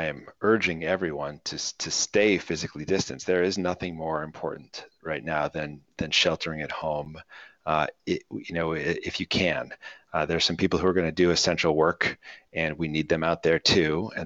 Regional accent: Chicago, Illinois, United States; a heat wave that hit my native city. I grew up in Chicago

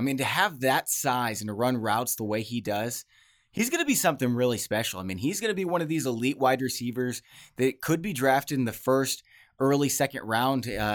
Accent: St. Louis, Missouri, United States; I have a rooting interest against them because I'm from St. Louis.

